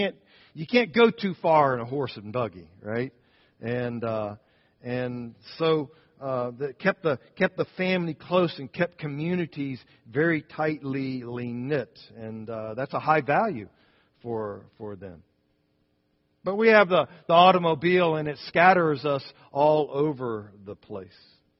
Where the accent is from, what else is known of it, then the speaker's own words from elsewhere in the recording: Alabama, United States; born there; So I was born in Alabama, but there's not much Alabama in me anymore.